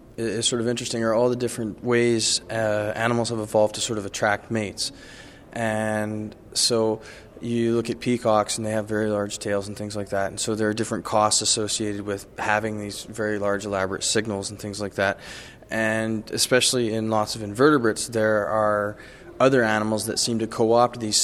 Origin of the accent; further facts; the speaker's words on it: United States; now in Canada; I'm originally from the States